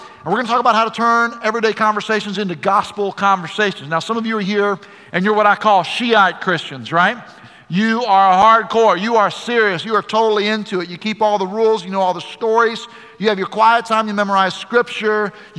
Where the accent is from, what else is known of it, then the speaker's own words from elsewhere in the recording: Florida, United States; I grew up in Florida. My wife grew up in Florida.